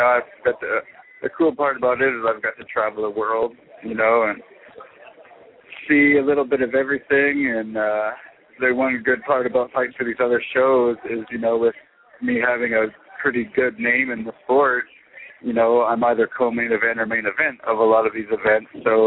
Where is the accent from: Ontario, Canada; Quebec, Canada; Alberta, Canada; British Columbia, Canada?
British Columbia, Canada; Vancouver; And I came from Vancouver, Canada, where we get a lot of rain, and it's really wet and stuff.